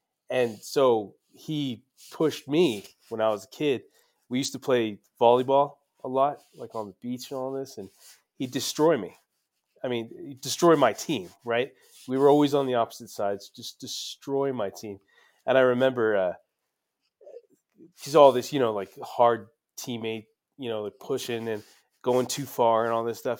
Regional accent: Liverpool, North West England, United Kingdom; he'd play the song from … because we're all from Liverpool, right? So we all love

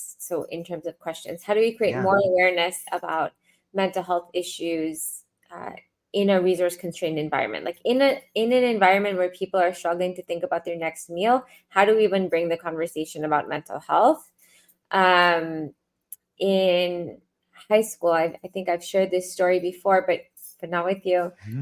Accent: Toronto, Ontario, Canada; I grew up in Toronto, Canada, and I'm the daughter of immigrants

